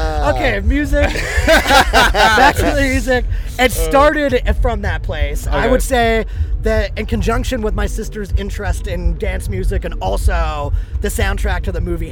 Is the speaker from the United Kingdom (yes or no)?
no; Vancouver, British Columbia, Canada; I'm from Vancouver, Canada.